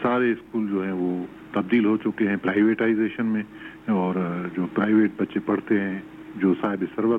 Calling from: Khairpur Mirs, Sindh, Pakistan; خیرپور میرت سے بات کر رہا ہوں. ہمارے علاقے میں تعلیم کا بڑا فقدان ہے. ہمارے دیہاتوں میں تعلیم نام کی کوئی چیز نہیں ہے.

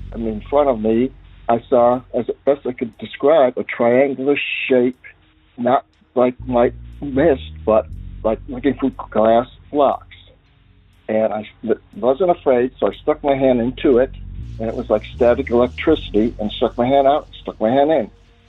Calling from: Tennessee, United States; I'm calling from Tennessee.

